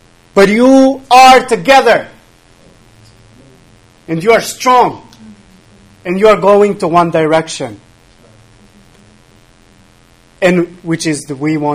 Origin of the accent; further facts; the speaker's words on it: Albania; English is a second language; that I come from Albania and I'm different from an African one.